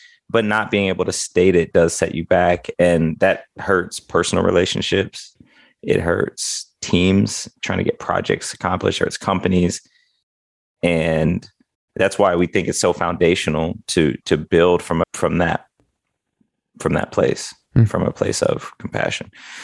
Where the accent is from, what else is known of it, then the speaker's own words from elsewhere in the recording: Midwest, United States; I mean, for me, like, I was raised in the Midwest, and it was kind of like a get along to get along kind of scenario.